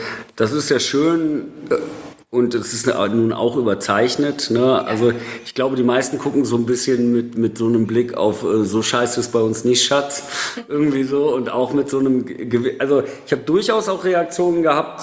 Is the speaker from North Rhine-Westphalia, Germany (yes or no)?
yes; Stommeln, North Rhine-Westphalia, Germany; Ich bin groß geworden in Stommeln bei Köln